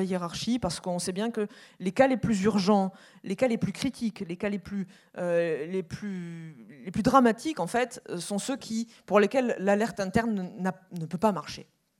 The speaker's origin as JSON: {"language": "French", "country": "France", "said": "en tant que Française sur la scène européenne"}